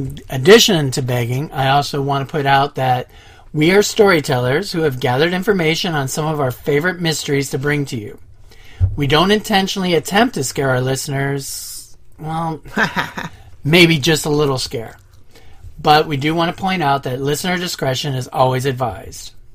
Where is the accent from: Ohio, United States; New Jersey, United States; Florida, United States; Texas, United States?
Ohio, United States; This actual episode, before we get started, is a little personal for me because I'm also from Ohio.